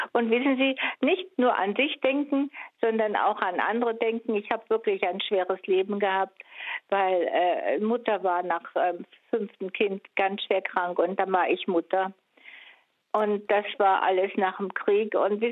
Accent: Warmian-Masurian Voivodeship, Poland; moved away; also born or lived in Mecklenburg; ich komme aus Masuren und habe dort den ersten Tod erlebt mit meinem Großvater, den ich sehr liebte

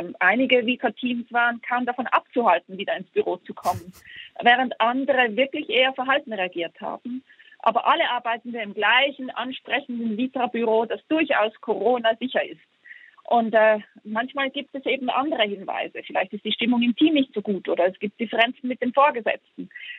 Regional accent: Switzerland; in der Schweiz, wo ich herkomme

